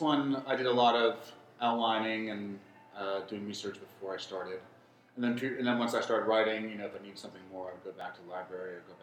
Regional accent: New York City, New York, United States; And from growing up in New York City, seeing at the elevator inspection certificate and all the elevators across the city

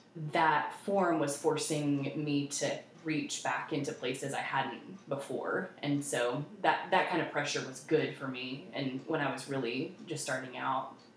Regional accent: Texas, United States; moved away as an adult; now in Baltimore, United States; I think growing up in Texas, I thought I'm a Texan, and I lived there for, I don't know, 25 years, and then moved to Baltimore.

